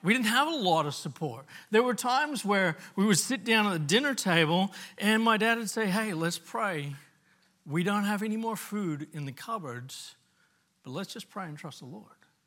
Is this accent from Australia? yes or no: no; Papua New Guinea; When I was a kid growing up in Papua New Guinea, there was a lot of missionary families on the base that I went to school